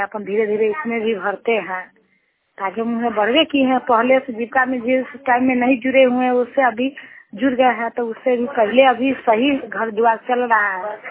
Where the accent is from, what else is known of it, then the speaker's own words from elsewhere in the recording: Bihar, India; मैं छपरा में के रहने वाली हूँ, जिला मुजफ्फरपुर, थाना मुसारी ब्लॉक।